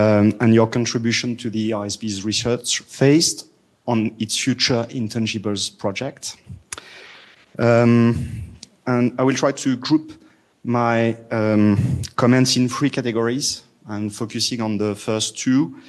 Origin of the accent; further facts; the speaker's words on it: Paris, Île-de-France, France; English is a second language; I'm delighted to be in Paris, in my hometown, in France.